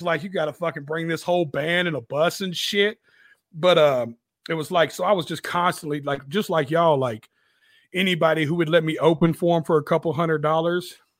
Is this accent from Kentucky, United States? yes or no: no; Antioch, Tennessee, United States; It's in Nashville, but I just represent my little district. So it's like I'm from Antioch, Tennessee.